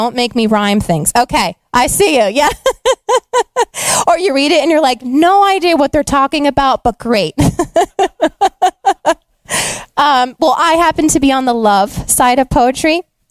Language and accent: English; Massachusetts, United States; I grew up in Massachusetts and I lived the longest on Cape Cod.